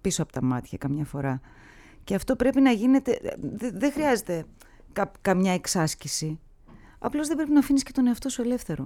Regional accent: Skopelos, Thessaly, Greece; η πρώτη έγινε στη Σκόπελο, στην ιδιαίτερη πατρίδα μου.

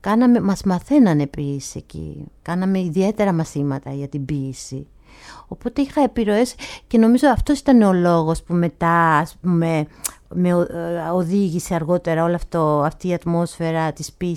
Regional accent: Georgia; Γεννήθηκα στη Γεωργία, ναι, από πατέρα Έλληνα και από μητέρα Καυκάσια, δηλαδή Γεωργιανή. Mm-hmm. Και τα παιδικά μου χρόνια τα πέρασα εκεί.

